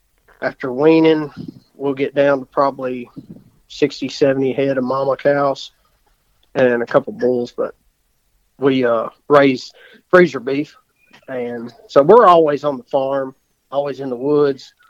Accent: McEwen, Tennessee, United States; I'm from McEwen, Tennessee.

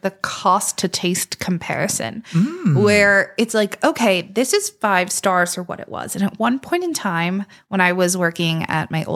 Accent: Beaver, Pennsylvania, United States; Yeah, I live and I grew up in Beaver, PA.

